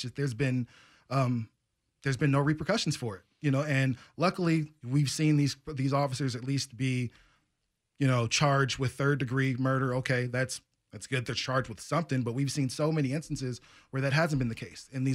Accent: Portland, Oregon, United States; also born or lived in Las Vegas; I'm from Portland. I spent most of my life here from outside of some college and living in Las Vegas and stuff like that. This is my city.

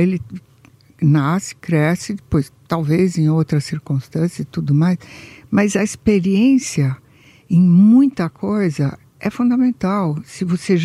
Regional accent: Brazil; also born or lived in Italy; Eu sou muito italiana ainda, apesar de não mudar do Brasil jamais, porque eu gosto mais de brasileiros

